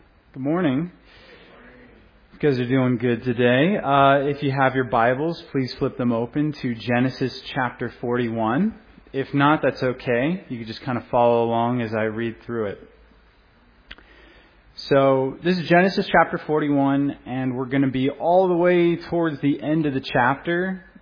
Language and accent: English; Tucson, Arizona, United States; I'm from Tucson, Arizona, so it's really nice to be out here.